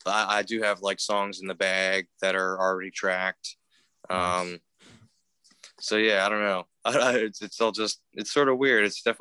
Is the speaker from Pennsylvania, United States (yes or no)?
yes; Lancaster, Pennsylvania, United States; label called CI Records, based out of Lancaster, Pennsylvania, or Lancaster, as you guys would say. My British accent. So, yeah. So that's where I grew up.